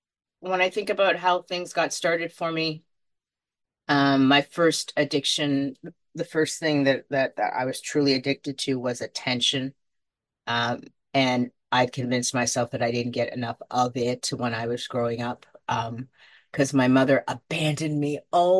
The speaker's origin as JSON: {"language": "English", "country": "Jamaica", "tie": "born there", "said": "I was born in Jamaica, you know, 19 to picture it, Jamaica, 1971."}